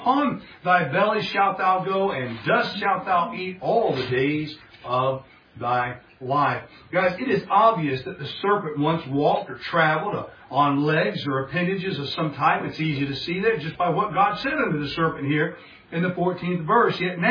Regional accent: Florida, United States; I grew up in Southwest Florida, and we had these things called sand spurs.

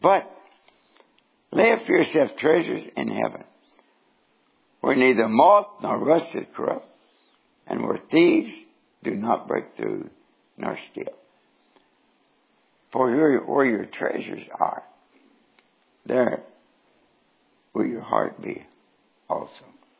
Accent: Norton, Kentucky, United States; born there; I was born in 1933 in Norton, Kentucky. To a coal miner.

